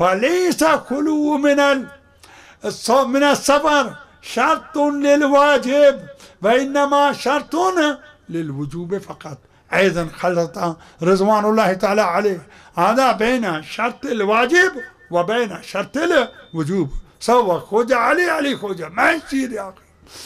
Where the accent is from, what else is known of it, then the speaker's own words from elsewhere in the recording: Najaf, Najaf Governorate, Iraq; أني خمارة جاي أسكت أنا نجفي أنت ليش ساكت